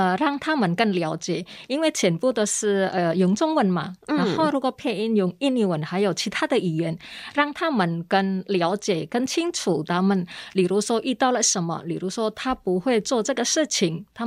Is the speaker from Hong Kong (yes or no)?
no; Taiwan; 我是台湾人